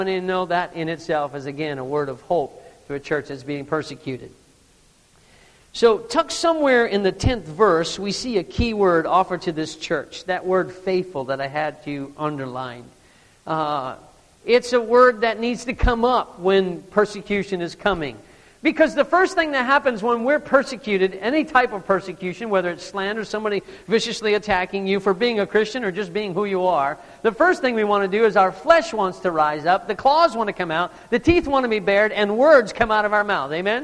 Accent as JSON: {"language": "English", "region": "Maine", "country": "United States", "accent": "Maine", "said": "Smyrna, my main accent slipped out there if you didn't catch that."}